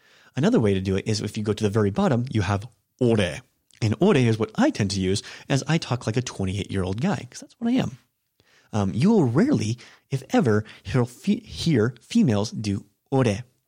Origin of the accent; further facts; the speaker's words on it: United States; I'm an American, so I tend to try to familiarize myself and introduce a level of friendliness